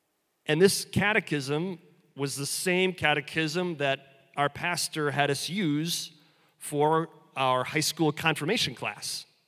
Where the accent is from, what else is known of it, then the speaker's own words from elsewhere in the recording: Milwaukee, Wisconsin, United States; So I grew up in Milwaukee, and so you'll have to forgive me for being a cheesehead. And then I went to college about 80 miles north of Milwaukee.